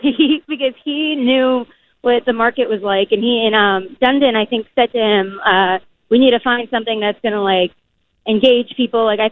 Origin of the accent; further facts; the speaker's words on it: Boston, Massachusetts, United States; obviously, I'm coming from Boston, and I just can say that it's completely different.